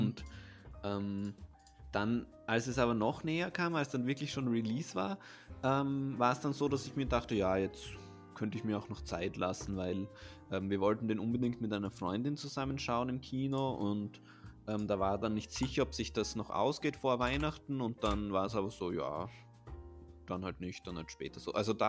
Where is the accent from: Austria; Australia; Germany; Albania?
Austria; das ist ja schwer bei uns in Österreich, das zu finden